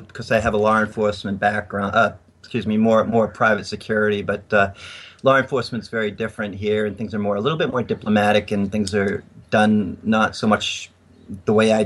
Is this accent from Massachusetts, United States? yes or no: yes; Boston, Massachusetts, United States; also born or lived in Florida; I grew up in the Boston area for 40 years and then went to Florida to write my books.